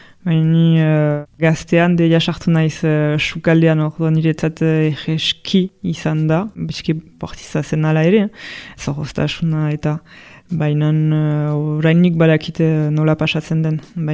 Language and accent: Basque; Bayonne, Nouvelle-Aquitaine, France; now in Tarnos, France; Baionan sortu naiz eta hasi naiz.